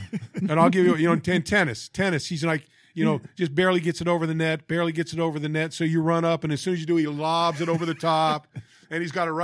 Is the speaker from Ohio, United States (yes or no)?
no; Milpitas, California, United States; Joe and I are both Northern California guys. Joe's from Marysville. I'm from Milpitas.